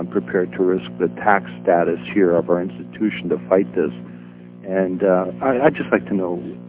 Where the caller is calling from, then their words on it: Toronto, Ontario, Canada; I am calling from Toronto.